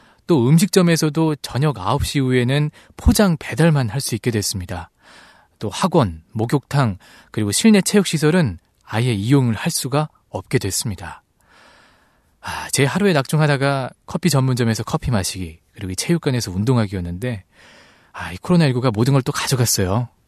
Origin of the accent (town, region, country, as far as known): Seoul, South Korea